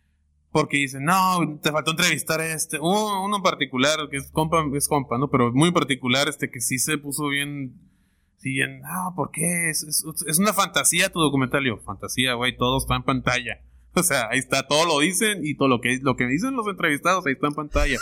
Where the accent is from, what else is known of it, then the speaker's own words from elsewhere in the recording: Tijuana, Baja California, Mexico; Se alcanza a ver, soy de Tijuana.